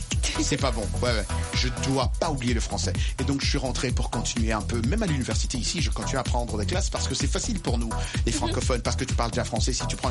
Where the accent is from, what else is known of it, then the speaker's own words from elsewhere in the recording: DR Congo; mon pays d'origine, c'est la RDC, la République démocratique du Congo.